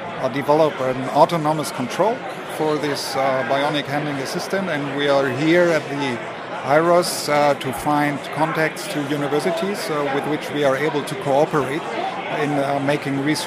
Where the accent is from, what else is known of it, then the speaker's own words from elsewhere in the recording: Germany; English is a second language; I come from Germany, from the headquarters of Festo Didactic, from the didactic part of the Festo company.